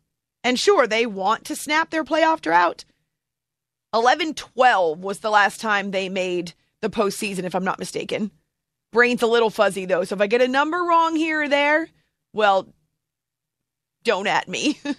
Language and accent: English; Youngstown, Ohio, United States; I grew up on the Cleveland-Pittsburgh rivalry because Youngstown area is halfway between the two.